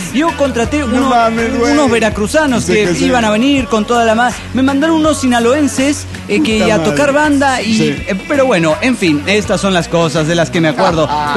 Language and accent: Spanish; Alejandra, Santa Fe, Argentina; now in Córdoba, Argentina; No soy cordobés. Soy de Santa Fe, soy de Alejandra. Wey. Hace como 6 o 7 años que estoy aquí trabajando.